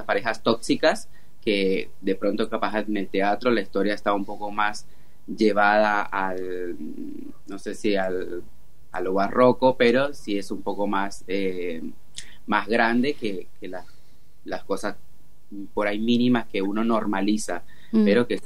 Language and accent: Spanish; Arauca, Colombia; Soy de una ciudad que se llama Arauca, que es frontera con Venezuela